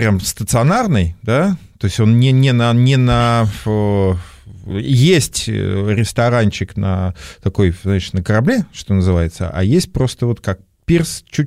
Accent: Krasnodar Krai, Russia; Кубань я все детство провел на Кубани

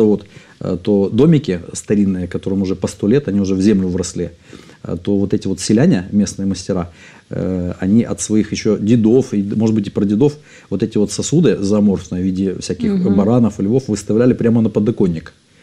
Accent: Tiraspol, Transnistria, Moldova; Потому что я родом сам из Тирасполя, это Приднестровье, это рядом с Одессой практически, 100 километров буквально

